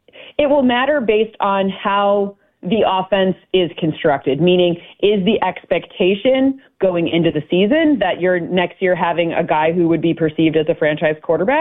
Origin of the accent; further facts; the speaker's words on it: Midwest, United States; listen, I'm like a Midwesterner.